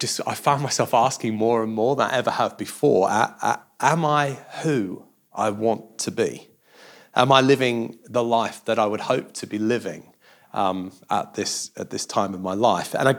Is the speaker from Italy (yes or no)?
no; Australia; I did grow up in Australia. You can't really hear it in my accent anymore